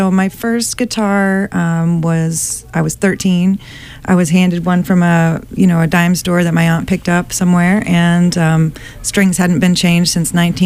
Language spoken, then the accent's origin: English; Clinton, Massachusetts, United States; Well, I'm born and raised in Clinton, Mass. So let's give a shout out for.